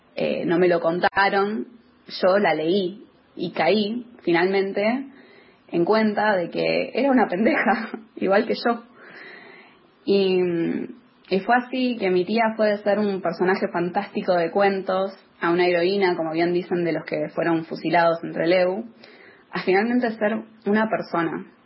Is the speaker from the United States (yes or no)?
yes; United States; now in Argentina; gran parte de mi infancia y adolescencia viví en Estados Unidos y era como que todo ese relato era muy ajeno, era como una leyenda, más que cualquier otra cosa. Pero cuando volví a Argentina hace unos años